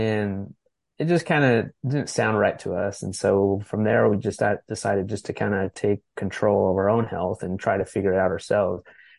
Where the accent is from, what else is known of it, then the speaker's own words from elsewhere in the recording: Los Angeles, California, United States; now in North Carolina, United States; Originally from the Los Angeles area.